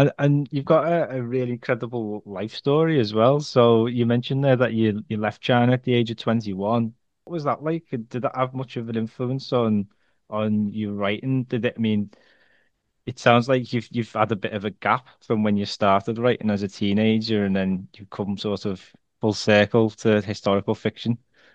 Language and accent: English; Ireland; identify okay. as Irish.